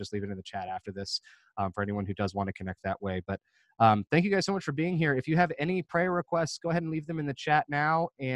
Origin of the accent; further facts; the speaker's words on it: Orlando, Florida, United States; I remembered something, because I'm from Orlando. There was a few years ago, I was visiting home